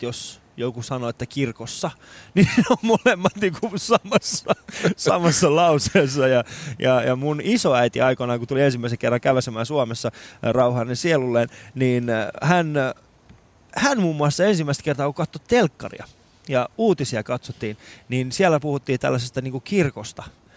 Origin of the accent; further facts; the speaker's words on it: Iran; now in Finland; mä oon itse Iranista